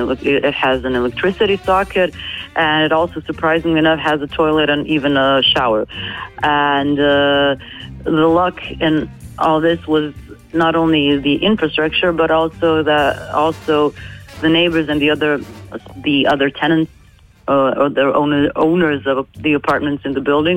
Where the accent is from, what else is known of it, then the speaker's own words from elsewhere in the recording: Zagreb, City of Zagreb, Croatia; English is a second language; I come from Zagreb, from Croatia.